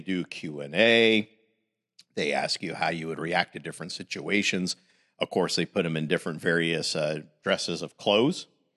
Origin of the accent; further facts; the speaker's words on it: Zimbabwe; Born and raised in Zimbabwe. So to me, I thought the color of your skin didn't matter.